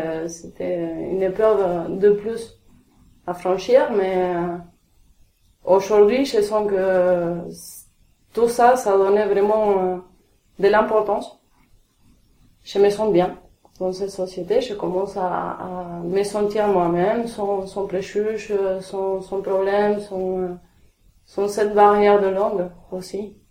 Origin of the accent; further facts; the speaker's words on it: Ushuaia, Tierra del Fuego, Argentina; Je viens d'Ushuaïa. Ushuaïa, c'est la fin du monde. C'est à 1000 km de l'Antarctique. On a d'un côté la montagne et puis de l'autre côté, on a la mer. C'est éloigné de tout.